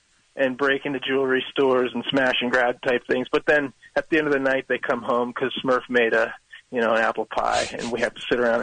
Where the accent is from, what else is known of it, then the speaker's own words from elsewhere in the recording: Maryland, United States; I grew up in Maryland